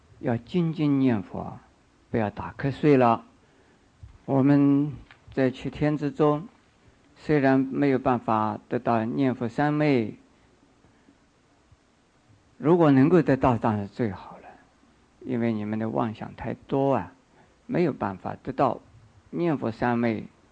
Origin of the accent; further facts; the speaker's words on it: China; 我们中国人很喜欢骂人家祖宗十八代